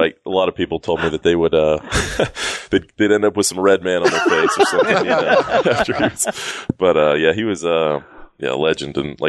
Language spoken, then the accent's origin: English; New Mexico, United States; I think a lot of people, when I tell them I grew up in New Mexico, they think of like some dusty town with a tumbleweed and a couple horses.